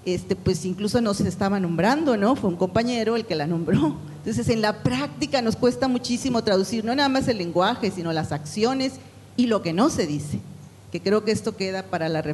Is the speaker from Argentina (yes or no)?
no; Hermosillo, Sonora, Mexico; Vengo de Hermosillo, Sonora, México.